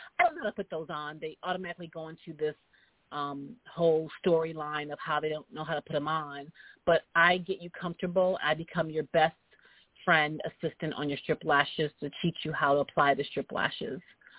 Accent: New York, United States; now in Los Angeles, United States; you know, me being a New Yorker in L.A., but I'm just believing their hype here while I'm here.

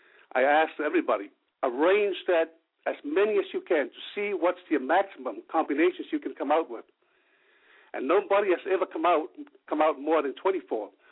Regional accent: Samoa; moved away as an adult; In 1979, basically, I left Samoa for a medical scholarship at the University of Wisconsin to pursue medicine.

